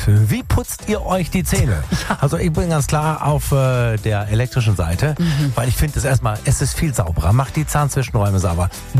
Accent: Tübingen, Baden-Württemberg, Germany; lasst uns sofort auf meine Heimatstadt Tübingen gucken.

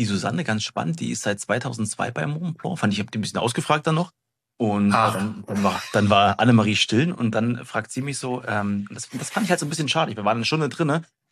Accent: Potsdam, Brandenburg, Germany; jetzt kommst du hier selber nicht mehr als Potsdamer in die Berliner Läden rein

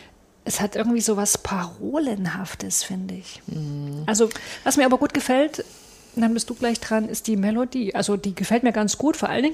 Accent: Saxony, Germany; ich komme auch aus Sachsen.

